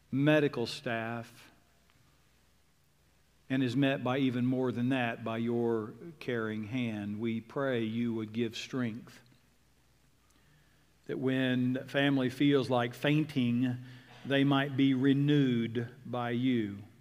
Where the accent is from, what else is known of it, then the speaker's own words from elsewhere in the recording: Oklahoma, United States; Now listen, growing up in Oklahoma, it was customary to see amber waves of grain.